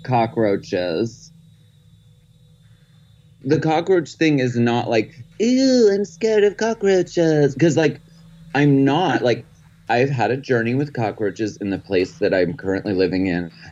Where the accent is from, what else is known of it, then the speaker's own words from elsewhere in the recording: Erie, Pennsylvania, United States; it was really cold out. I'm from Erie, Pennsylvania.